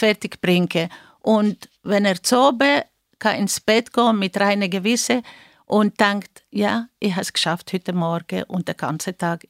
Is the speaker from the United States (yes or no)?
no; Greece; now in Basel, Switzerland; ich bin Griechin und Schweizerin. Ich bin 74 Jahre alt